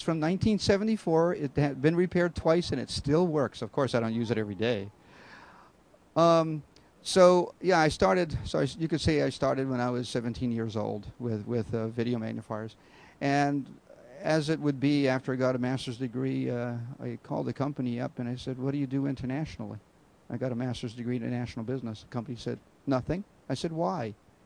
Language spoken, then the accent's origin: English; Hawaii, United States; because when I was born in Hawaii, it wasn't a state yet.